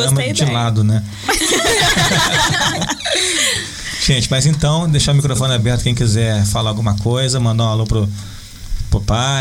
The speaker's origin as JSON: {"language": "Portuguese", "country": "Brazil", "said": "Até porque eu sou brasileiro, não desiste."}